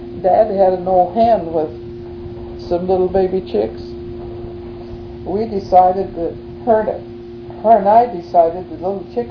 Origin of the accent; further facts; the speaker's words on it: Fruitdale, United States; Well, we grew up together in Fruitdale.